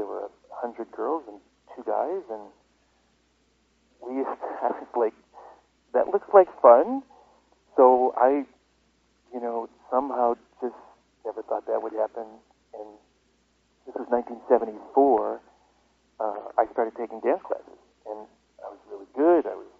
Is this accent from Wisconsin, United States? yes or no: no; Adams, Massachusetts, United States; I grew up in Adams, Massachusetts in the Berkshires, this small little town of 9,000 people, and I happened to be a big jock.